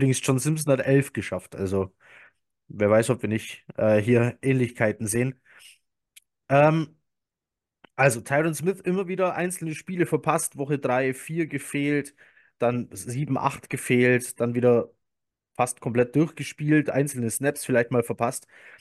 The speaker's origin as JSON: {"language": "German", "region": "Baden-Württemberg", "country": "Germany", "said": "ich bin ja Schwabe, ne? Ja, wir Schwaben, wir sind sparsam, aber nicht geizig, gell?"}